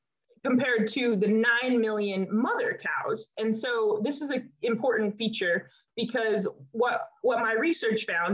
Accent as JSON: {"language": "English", "region": "Nebraska", "country": "United States", "tie": "born or raised there", "moved": "yes", "lives_now": "Davis, United States", "said": "I'm originally from Nebraska, which is part of the Great Plains in the center of the United States. And here I grew up helping my family build and grow our first generation Angus cattle ranch."}